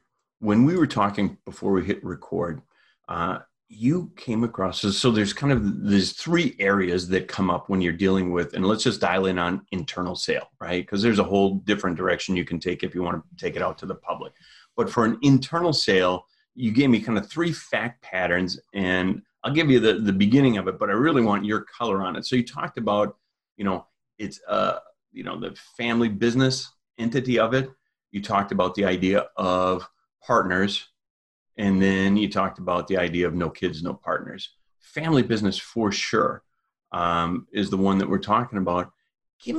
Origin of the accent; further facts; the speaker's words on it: Minnesota, United States; accent: Midwestern Minnesota; Now, you may pick up on my Midwestern Minnesota accent.